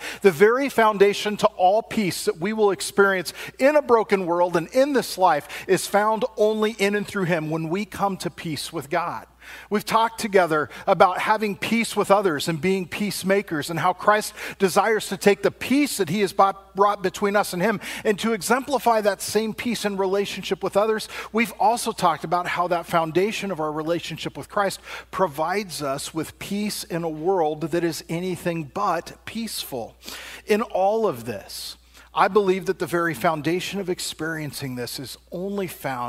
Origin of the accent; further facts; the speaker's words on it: Long Beach, California, United States; Growing up in Long Beach, California, one of the things in the area where I lived is that there was a block where there were about five churches all stacked right next to each other.